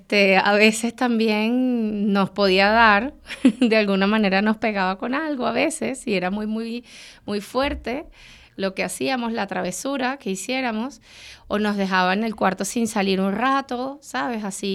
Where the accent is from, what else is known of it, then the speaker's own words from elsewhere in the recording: Venezuela; Era un piso muy grande, el último piso de un edificio de 11 pisos, que aquí casi no se ven, en Venezuela, y tenía 5 habitaciones, 3 baños, 2 salas, era muy grande. La verdad, ahí crecí con mi papá y mi mamá y mis tres hermanos, sí.